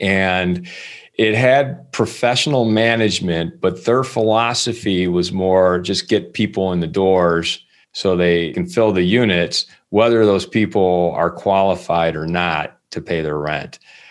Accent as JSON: {"language": "English", "town": "Detroit", "region": "Michigan", "country": "United States", "tie": "born or raised there", "said": "even though I grew up in Michigan, I grew up in the Detroit area, and Grand Rapids is on the other side of the state."}